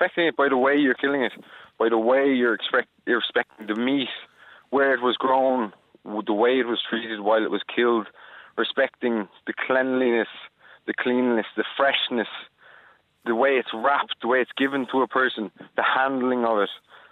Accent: Dublin, Leinster, Ireland; From Raphanum, Dublin, South Dublin.

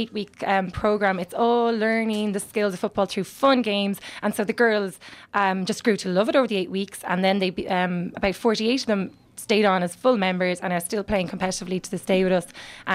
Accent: Dublin, Leinster, Ireland; moved away as an adult; now in Dunamagan, Ireland; I'm from Dublin originally.

